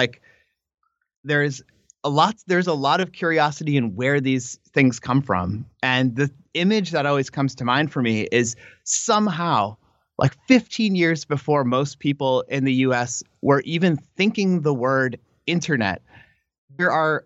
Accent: United States; And for me as an American scholar

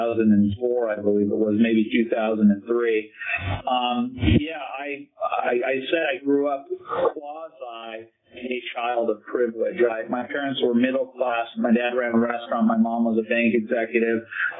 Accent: California, United States; I'm from California, I'm super cool, I'm super hip

